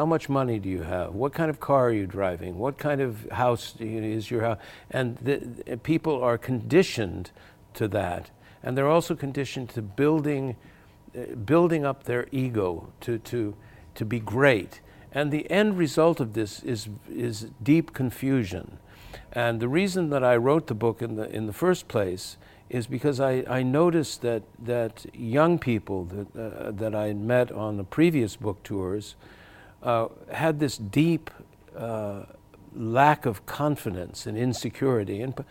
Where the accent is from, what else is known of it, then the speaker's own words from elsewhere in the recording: Santa Barbara, California, United States; And I'll give you an example of my hometown again, Santa Barbara.